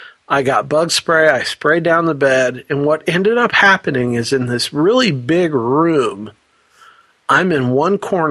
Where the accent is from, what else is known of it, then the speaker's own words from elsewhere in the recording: Florida, United States; you know, I'm from Florida, and I'm, you know, living at the beach or whatever.